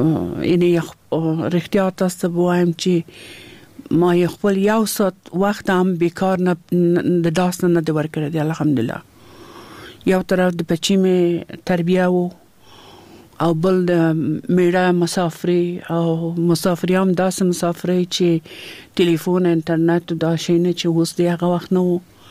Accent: Kabul, Afghanistan; زه د کابل یم او په کابل ښار کې پیدا شوم او دم دلته په کابل کې ما سبق ویل ده.

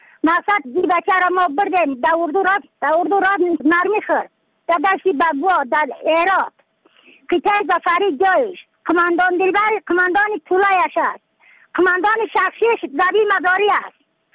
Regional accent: Badakhshan, Afghanistan

